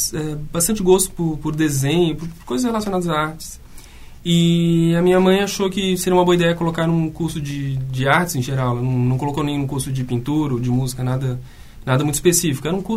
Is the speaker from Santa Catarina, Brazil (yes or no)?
yes; Balneário Camboriú, Santa Catarina, Brazil; Eu sou de Balneário Camboriú. Então, toda essa primeira iniciação, teclado, piano, foi em Balneário Camboriú.